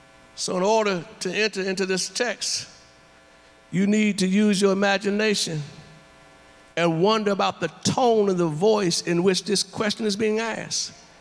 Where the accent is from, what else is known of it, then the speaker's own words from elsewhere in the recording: Warren, Ohio, United States; When I first went off to school, I knew nobody had heard of Warren, Ohio.